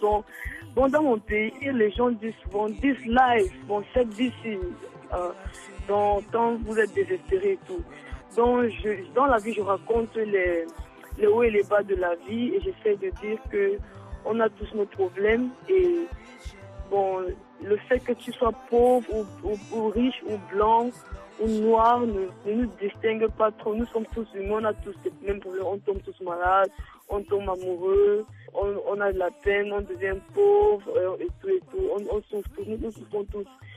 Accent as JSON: {"language": "French", "country": "Cameroon", "said": "je suis camerounaise."}